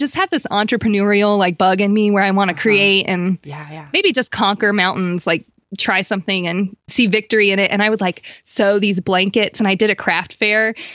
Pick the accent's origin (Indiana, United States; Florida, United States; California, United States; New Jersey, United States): Florida, United States; Well, I am from Florida. I like putting that out there because I love the beach. I'm not from the beach, but I love the sunny state of Florida.